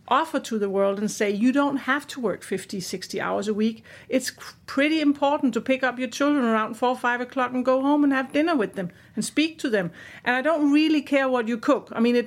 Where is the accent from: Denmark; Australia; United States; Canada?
Denmark; English is a second language; even though I'm not British, I'm Danish.